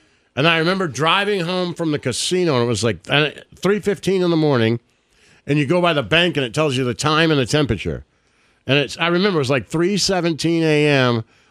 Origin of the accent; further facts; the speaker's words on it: Michigan, United States; I grew up in Michigan. Like, I think it got to 82.